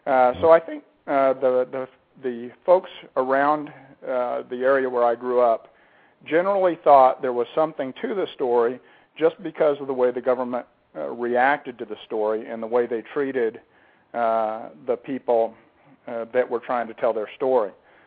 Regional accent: Roswell, New Mexico, United States; I was born in Roswell, but I grew up close enough to there. And, you know, I'm sure you've been there, there's a lot of wide open country around there.

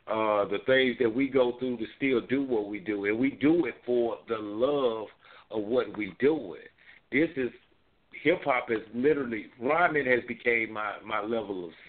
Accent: Jackson, Mississippi, United States; I'm from Mississippi, Raheem. I'm from Jackson, Mississippi, and I go back to the first

